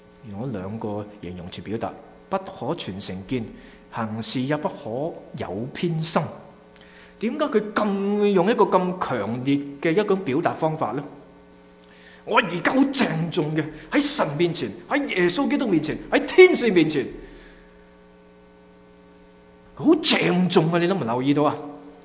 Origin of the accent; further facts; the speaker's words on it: China; 当然呢句说话咧，啊，对于今日特别我哋中国人咧，系，哎，真系几困难嘅